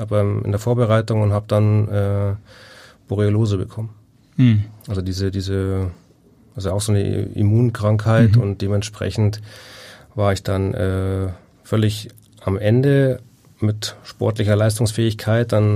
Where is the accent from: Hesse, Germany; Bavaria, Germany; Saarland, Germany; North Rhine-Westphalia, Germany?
Bavaria, Germany; ich komme aus Bayern, ich bin rasenverwöhnt.